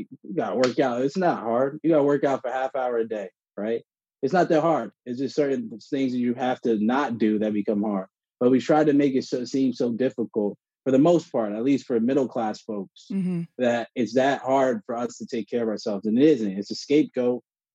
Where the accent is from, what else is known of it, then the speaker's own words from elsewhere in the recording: South Orange, New Jersey, United States; I'm one of seven. I grew up in South Orange, New Jersey.